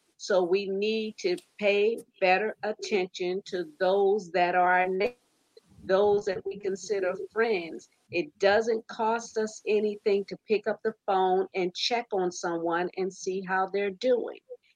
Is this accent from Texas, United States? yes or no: no; New York, United States; I grew up in New York. Now, being in New York, you would think there's no camaraderie